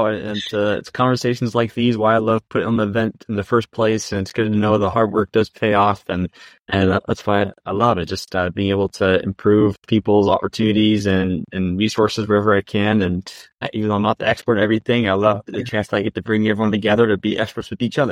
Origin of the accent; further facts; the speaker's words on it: Oregon, United States; now in New York, United States; And I hail from New York, originally from Oregon